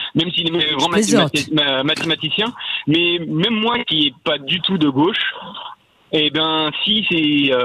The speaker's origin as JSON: {"language": "French", "town": "Paris", "region": "Île-de-France", "country": "France", "said": "Je suis parisien, ouais."}